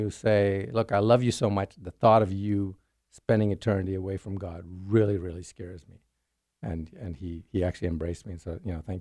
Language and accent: English; Sudan; also born or lived in Ghana / Yemen / Jamaica / Ethiopia; I grew up in many different cultures. I was born in Ghana, grew up in Sudan, Yemen, Jamaica, Ethiopia, and my parents are from India.